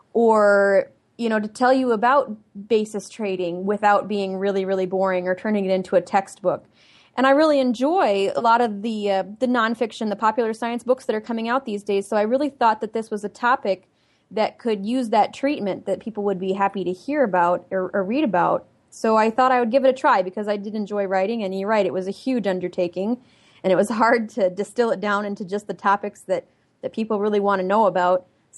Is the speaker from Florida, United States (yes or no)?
no; South Dakota, United States; Well, I grew up in South Dakota on a cattle farm and small grain farm, and I still rent land there, and I'm active with the livestock operation up there.